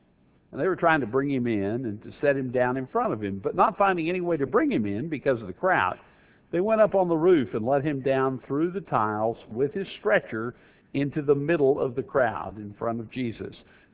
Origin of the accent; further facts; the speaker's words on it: Okmulgee, Oklahoma, United States; In addition, that was in my hometown of Okmulgee, Oklahoma.